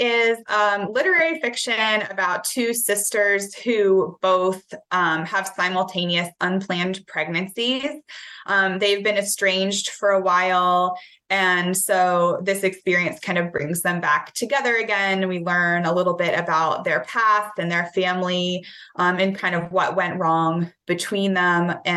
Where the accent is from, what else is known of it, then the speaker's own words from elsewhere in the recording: Pennsylvania, United States; now in Alabama, United States; Well, I'm originally from Northwestern Pennsylvania, but I currently live in Alabama. I've lived here for about 7 years.